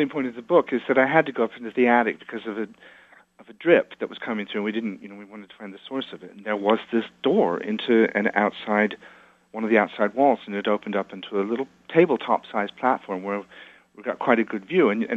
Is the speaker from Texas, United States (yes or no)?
no; Iowa, United States; I did a memoir, which are a book called about growing up in Iowa in the 50s